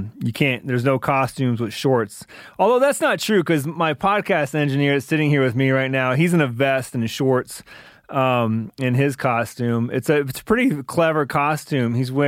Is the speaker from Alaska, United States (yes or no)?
no; Michigan, United States; even though I grew up in Michigan, this is going to be one of the chillier trick-or-treating outings I think I've ever been on.